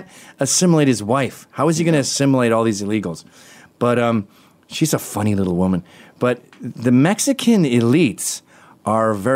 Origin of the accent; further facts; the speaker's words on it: Canada; as a Canadian